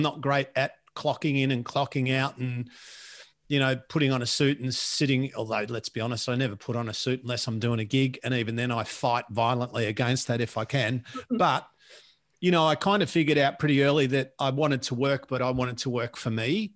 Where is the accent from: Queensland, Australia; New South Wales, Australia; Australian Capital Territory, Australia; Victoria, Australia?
Victoria, Australia; Moe; I'm a bogan too. I grew up in Latrobe Valley, which is a particularly lovely, beautiful, gorgeous, yet bogany area. And I grew up in the most bogany of bogany towns, which is Moe.